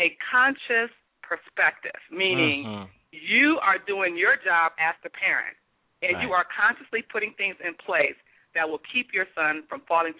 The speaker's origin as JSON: {"language": "English", "town": "Detroit", "region": "Michigan", "country": "United States", "said": "Well, first of all, we are from Detroit, Michigan."}